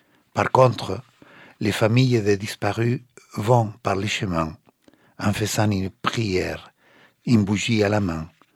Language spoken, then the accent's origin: French; Chile; French is a second language; moved away; mon expérience en tant qu'adolescent, dans une période noire de l'histoire de mon pays natal